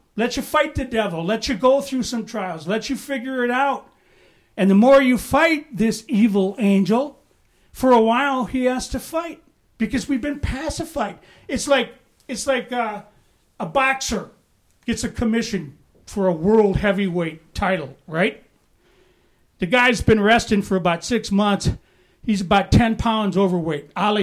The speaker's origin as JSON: {"language": "English", "country": "United States", "said": "I'm an American, man. I'm an American."}